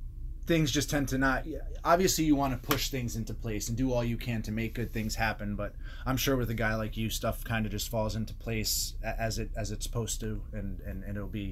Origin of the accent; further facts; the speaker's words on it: East Coast, United States; I'm from the East Coast, went to school on the East Coast